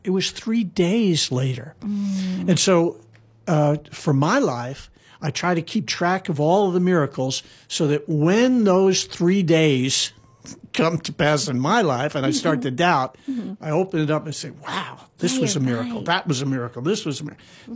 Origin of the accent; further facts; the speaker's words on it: Hawaii, United States; Well, that was of interest to me because growing up in Hawaii, I never heard of it, never knew anything about it